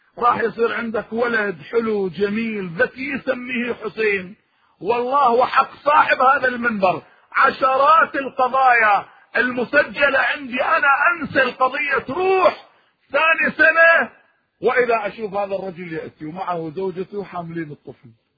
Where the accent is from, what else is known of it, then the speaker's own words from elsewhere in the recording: Iraq; نحن عندنا في العراق في كل مكان